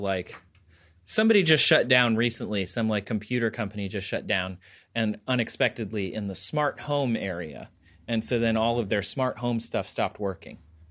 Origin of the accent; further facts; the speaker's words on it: Michigan, United States; I grew up in Michigan, so we definitely did.